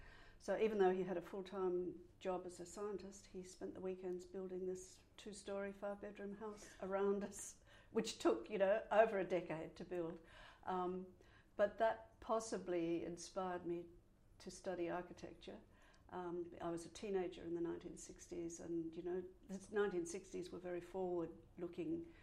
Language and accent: English; Sydney, New South Wales, Australia; I grew up in Sydney, in the northern suburbs, and we had a large bushy block.